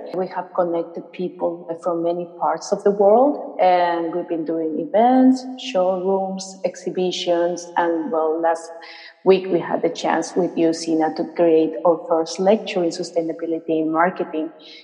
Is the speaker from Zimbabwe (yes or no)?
no; Peru; English is a second language; moved away as an adult; now in Sweden; I am a social entrepreneur. I come from Peru and I've been living in Europe since 2010. I am now in Sweden